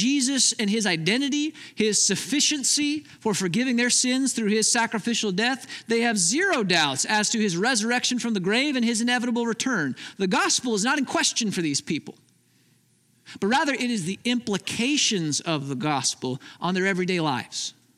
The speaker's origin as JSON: {"language": "English", "region": "Midwest", "country": "United States", "tie": "born or raised there", "said": "We grew up in the Midwest. Fair food is part of who we are, right?"}